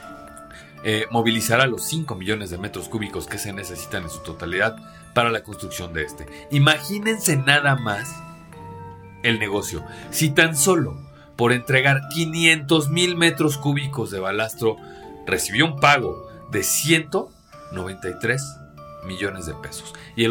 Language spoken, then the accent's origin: Spanish; Mexico; O sea, nosotros no, como mexicanos, no podemos tener acceso a la información